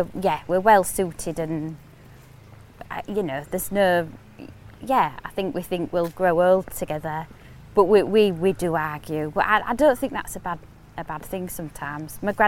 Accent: Hull, Yorkshire and the Humber, United Kingdom; It's because I'm from Hull. I'm really, really Hull.

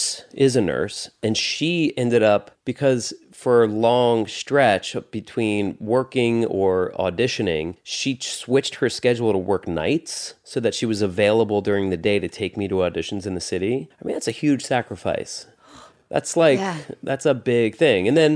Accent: United States; Because we grew up right outside New York City, a lot of the other girls, their moms started taking them in and get agents and managers.

